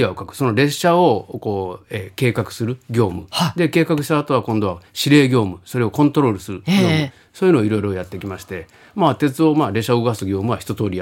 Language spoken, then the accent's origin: Japanese; Yokohama, Kanagawa, Japan; はい、横浜出身です。